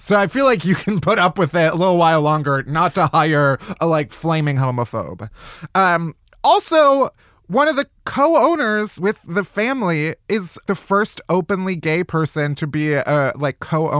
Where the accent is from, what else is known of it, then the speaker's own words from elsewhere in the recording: Chicago, Illinois, United States; Technically, I'm from Chicago.